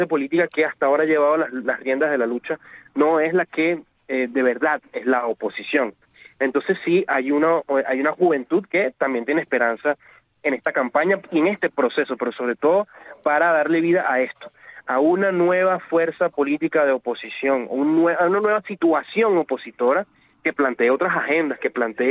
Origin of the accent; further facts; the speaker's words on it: Venezuela; se basa en que todos somos venezolanos y que cada quien puede existir como le da la gana